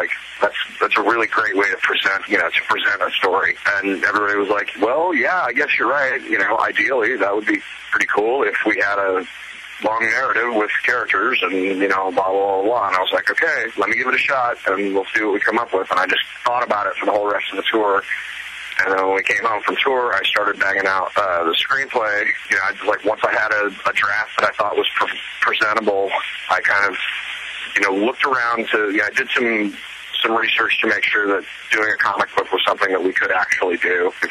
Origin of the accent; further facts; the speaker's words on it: Midwest, United States; Growing up in the Midwest, you cannot possibly not see megachurches everywhere you go